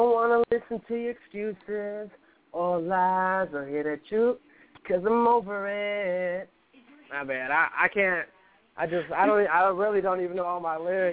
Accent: Puerto Rico; I'm from Puerto Rico, so everybody, like, that I, you know, was talking to back in the day was really hot in Puerto Rico

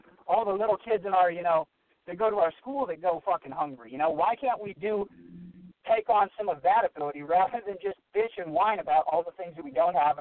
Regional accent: United States; I'm Native American like you, Don. Our people aren't even fucking here anymore.

